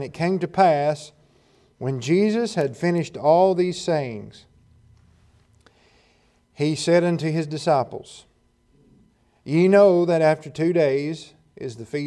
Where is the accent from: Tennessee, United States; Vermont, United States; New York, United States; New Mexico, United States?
Tennessee, United States; Well, it's good to be here, and we're from Tennessee. So if I say something that you don't understand, well, we'll figure it out later, okay?